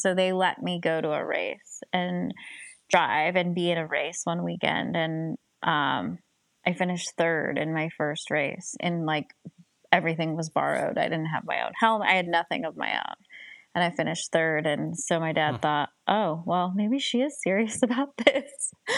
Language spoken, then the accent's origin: English; Ohio, United States; As my children like to say, I had a white picket fence childhood. very, you know, Mayberry-like. We didn't lock our doors. I rode my bike everywhere. I had a lot of freedom. And, you know, it was a very small town, Main Street, America